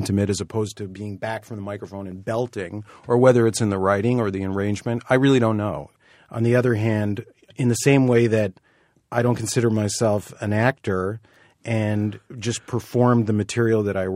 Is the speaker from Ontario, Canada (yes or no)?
yes; Toronto, Ontario, Canada; Yeah, growing up in Toronto in the 60s, we all got into music.